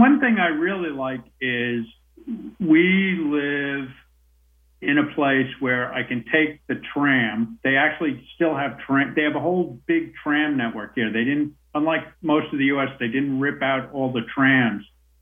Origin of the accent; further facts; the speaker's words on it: United States; moved away as an adult; now in Melbourne, Australia; the closest I'd ever been was Mexico. And we moved here and we just love it. So we love America, and we're American citizens, but now we're also Australian citizens, and we just think it's a fabulous place to live.